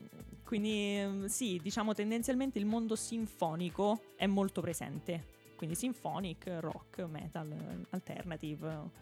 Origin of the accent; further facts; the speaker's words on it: Rome, Lazio, Italy; io sono di Roma